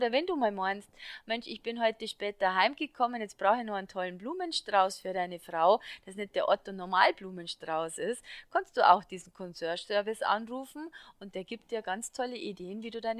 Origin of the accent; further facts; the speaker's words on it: Bavaria, Germany; accent: Bavarian; Du merkst, ich bin bayerisch Kindl und ich rede auch gern Dialekt